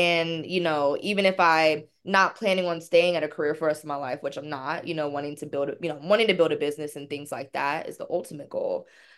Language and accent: English; Louisiana, United States; born there; also born or lived in Utah / Virginia / Germany; I've lived in like Utah, already mentioned Virginia. I was born in Louisiana. I, lived in Germany for a couple of years when I was younger. I was a baby though